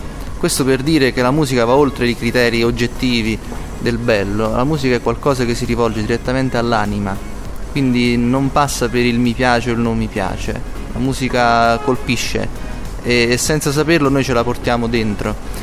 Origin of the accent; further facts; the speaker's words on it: Bisaccia, Campania, Italy; nata in un paese che è il mio paese, Bisaccia, che mi ha accolto nella musica, mi ha educato nella musica